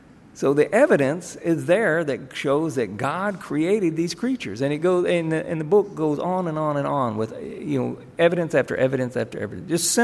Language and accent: English; the South, United States; most of you know I grew up in the South, and you always went with Mr. or Mrs.